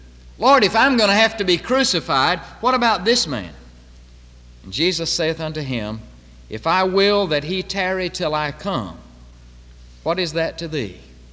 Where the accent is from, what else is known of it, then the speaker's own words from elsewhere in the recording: the South, United States; Now, I'm from the South, and that means fish and hush puppies for breakfast.